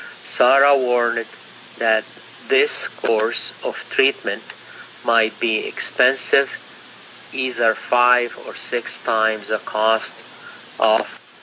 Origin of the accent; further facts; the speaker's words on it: Egypt; moved away as an adult; now in Canada; I grew up in Egypt. So I was in Egypt until I was 27, then I moved to Canada to do my PhD.